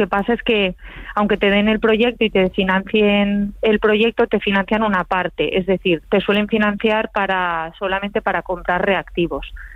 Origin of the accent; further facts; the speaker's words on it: L'Hospitalet de Llobregat, Catalonia, Spain; Y uno de los estadios olímpicos lo construyeron en mi barrio, donde yo nací y me crié.